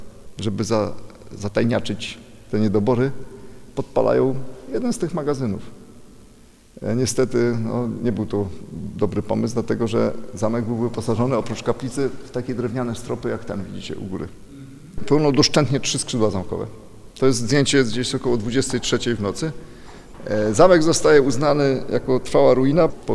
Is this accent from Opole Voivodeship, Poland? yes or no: no; Gniew, Pomeranian Voivodeship, Poland; Bowiem ja urodziłem się tutaj, a cały żywot i całe dzieciństwo spędziłem w cieniu ruin zamku w Gniewie. Bo kiedy wróciłem w 89, osiadłem w Gniewie